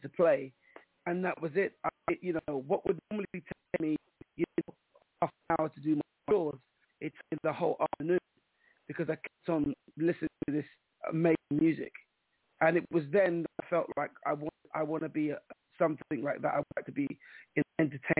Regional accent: London, United Kingdom; growing up in London. You know, London's like a melting pot of different nationalities and cultures. And growing up in London as a young boy, it was a thing where I come from a Caribbean family. So my father from an island called St. Lucia

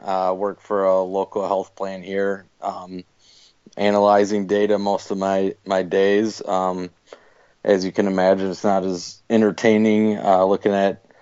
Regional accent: Madison, Wisconsin, United States; I am born and raised in Madison.

